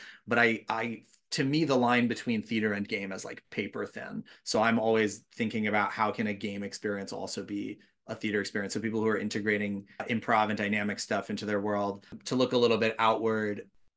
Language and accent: English; Brooklyn, New York, United States; I'm a New York native. I grew up here in Brooklyn and I have been seeing theater in New York for a really long time.